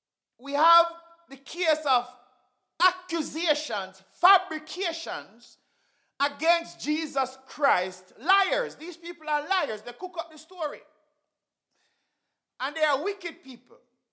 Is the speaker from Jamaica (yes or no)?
yes; Jamaica; There is this notion that I grew up hearing in Jamaica